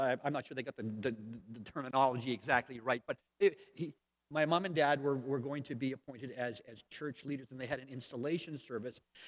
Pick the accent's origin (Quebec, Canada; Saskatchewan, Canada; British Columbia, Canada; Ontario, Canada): British Columbia, Canada; Langley; Probably the coldest winter I've ever experienced here in the lower mainland of British Columbia. I grew up in Langley.